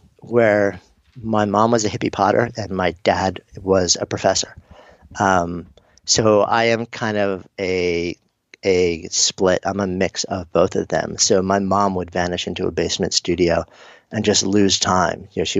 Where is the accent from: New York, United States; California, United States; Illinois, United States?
New York, United States; But, and plus I'm a New Yorker, so.